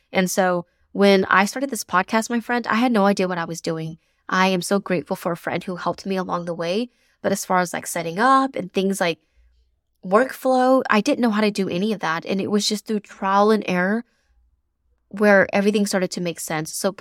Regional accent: the South, United States; now in North Carolina, United States; I am from the South, living in North Carolina currently

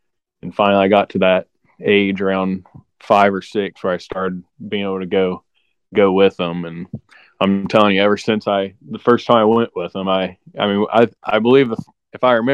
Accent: Marysville, Ohio, United States; I was born and raised in Marysville, went to a little farm school called Fairbanks High School. We did drive your tractor to school day, all that kind of that stuff. But we just live in a rural part of Ohio.

